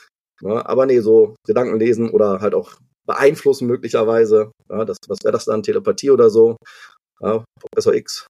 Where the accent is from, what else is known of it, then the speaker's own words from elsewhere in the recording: Wuppertal, North Rhine-Westphalia, Germany; also born or lived in Wülfrath / Ratingen; letztlich bin ich im Bergischen Land bei Wuppertal aufgewachsen, dann im Kreise Mettmann, in so einer Kleinstadt Wülfrath, später in Rating, das kennt vielleicht noch der eine oder andere, da ist der Flughafen Düsseldorf, im Düsseldorfer Umland